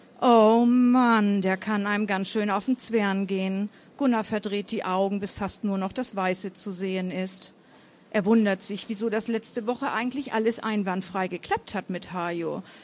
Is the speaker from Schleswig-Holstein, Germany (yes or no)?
yes; Brunsbüttel, Schleswig-Holstein, Germany; Ich komme aus Brunsbüttel. Das ist auch in Dithmarschen an der Nordseeküste. Sie werden es auch wahrscheinlich an unserem etwas anderen Dialekt hören, dass wir von da kommen.